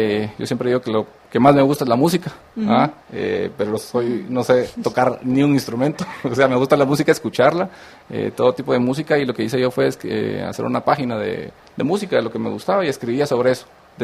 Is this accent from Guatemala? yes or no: yes; Puerto Barrios, Izabal, Guatemala; yo soy de Puerto Barrios y Zaval, nací allá